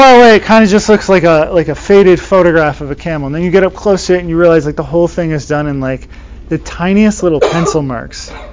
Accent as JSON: {"language": "English", "region": "Michigan", "country": "United States", "tie": "born or raised there", "said": "I grew up in Michigan and anyone ever been to Frankenmuth?"}